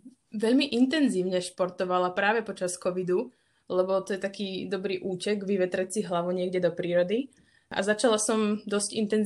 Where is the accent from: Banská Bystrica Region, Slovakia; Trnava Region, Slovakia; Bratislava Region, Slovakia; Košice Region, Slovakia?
Bratislava Region, Slovakia; Bratislava; Ono to je vlastne ten argument, že som z Bratislavy a ja som nechcela úplne zostávať na vysokú školu doma.